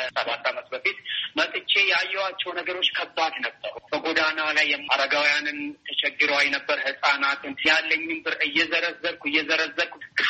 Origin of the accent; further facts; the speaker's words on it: Ambo, Oromia, Ethiopia; moved away; also born or lived in Addis Ababa, Ethiopia / Canada; አምቦ ተወልጄ ያደግኩኝ፣ ለትምህርት አዲስ አበባ ገባሁኝ። ከዛ ሳልጨርስ ወጣ ወደ ሌላ ሀገር ወደ ካናዳ ገብቼም ተምሬም ኖሬም ነበረ።